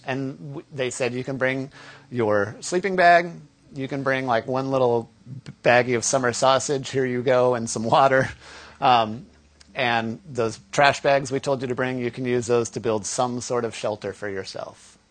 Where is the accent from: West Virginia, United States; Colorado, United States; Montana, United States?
Colorado, United States; I grew up in Colorado, and so that meant I got to spend a lot of time in the mountains.